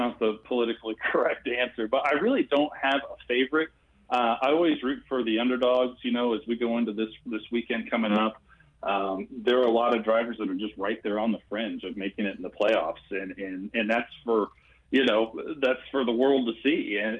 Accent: Missouri, United States; I mean, I grew up in Missouri. I grew up a Missouri fan.

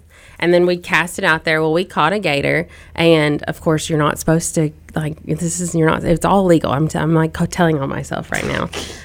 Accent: Florida, United States; I don't ever say I'm from Florida because everyone's like, ugh, bad. But I grew up in Florida, and we used to, like, hunt for gator.

